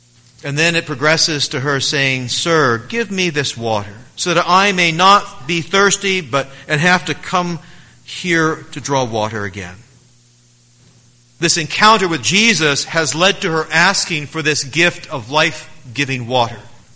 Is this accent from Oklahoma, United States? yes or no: yes; Oklahoma City, Oklahoma, United States; at least where I grew up in Oklahoma City, they would do that Monday through Friday.